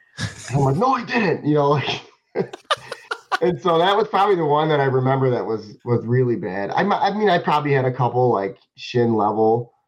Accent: Joliet, Illinois, United States; So it was the biggest game of my life growing up in Joliet.

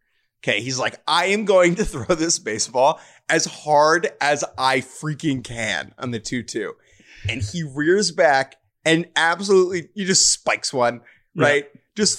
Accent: New York, United States; which, to be clear, as a New Yorker, doesn't run down the middle of New York

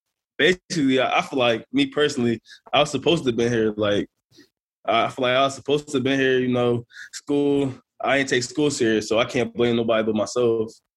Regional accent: Delaware, United States; Just going to three different high schools, going to high school in my hometown, Delaware, then transferring to Texas, then obviously PSA. JUCO in Florida, Old Dominion in Virginia.

